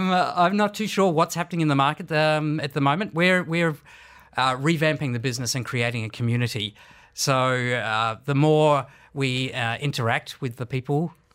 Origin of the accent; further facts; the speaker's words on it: Australia; accent: Australian; my Australian accent and slight Kiwi accent